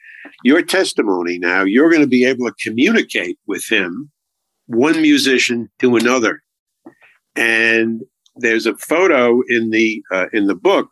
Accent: Long Island, New York, United States; born or raised there

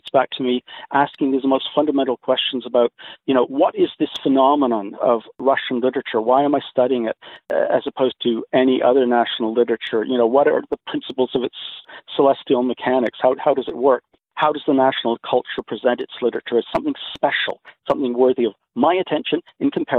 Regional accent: Toronto, Ontario, Canada; This is back in Toronto. I'm Canadian originally.

